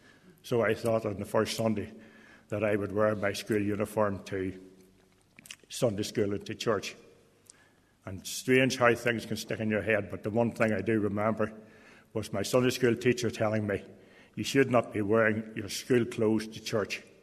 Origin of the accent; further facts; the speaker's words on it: Carryduff, Northern Ireland, United Kingdom; born there; I come from County Down. I was born in a place called Kerryduff, or Drumalig, Kerryduff.